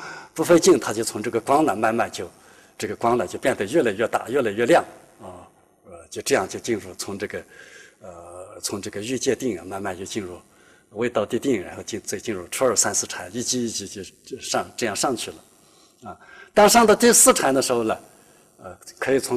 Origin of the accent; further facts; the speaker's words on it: China; 我们中国人一般认为是只要注意呼吸了就能入定